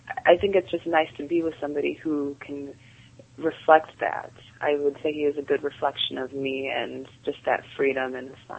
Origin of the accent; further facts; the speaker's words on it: Zambia; now in United States; like I'm from Zambia, but I've just been in the States forever.